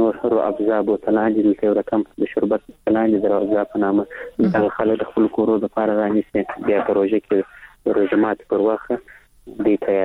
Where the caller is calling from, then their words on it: Kandahar, Afghanistan; کندهار درسره ټلیفون لیکته وصل سوي